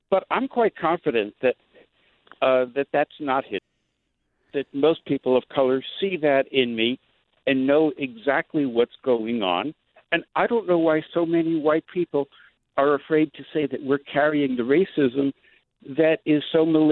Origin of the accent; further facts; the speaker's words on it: New York City, New York, United States; I grew up in New York City, but in an all-white housing project.